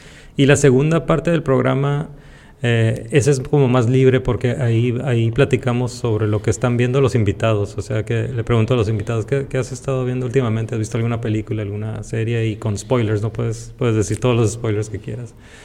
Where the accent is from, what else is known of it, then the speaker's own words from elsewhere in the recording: Tijuana, Baja California, Mexico; Pero pues soy de Tijuana, soy nacido y criado en Tijuana y amo Tijuana.